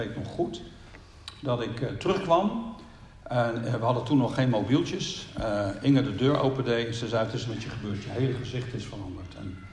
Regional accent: The Hague, South Holland, Netherlands; ik kom uit Den Haag en tegenwoordig moet ik zeggen, heb een beetje genade.

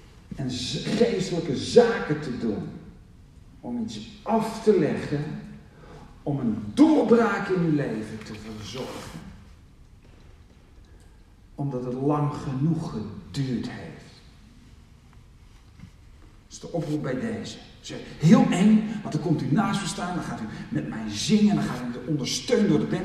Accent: Geesbrug, Drenthe, Netherlands; Ik kom uit Geesbrug.

